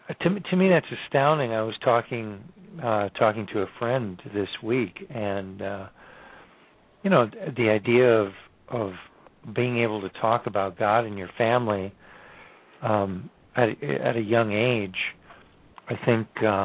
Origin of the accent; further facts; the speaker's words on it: Kitchener, Ontario, Canada; I was assigned to ride on a bus to downtown Kitchener, which was my hometown, Kitchener, Waterloo, Ontario, and to go from Waterloo to Kitchener on a bus with my sister in all kinds of weather.